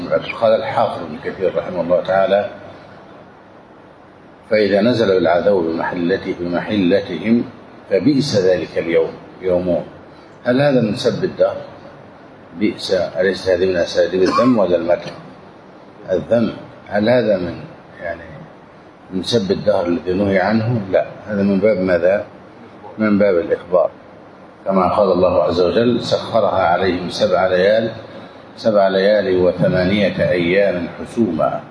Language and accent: Arabic; Egypt; تظن في بعض البلدان، في عندنا في مصر يقول لها مسحاء.